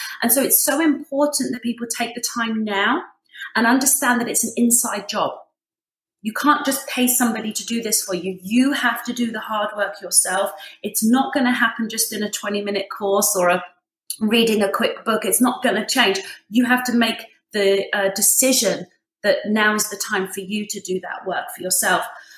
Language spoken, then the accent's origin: English; England, United Kingdom; now in United States; I'm from England. And so it does mean that I have a little bit of a different technique. I didn't grow up in the South in America.